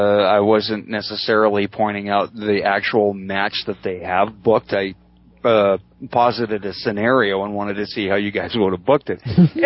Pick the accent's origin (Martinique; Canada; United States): Canada; Yes, I'm from Canada.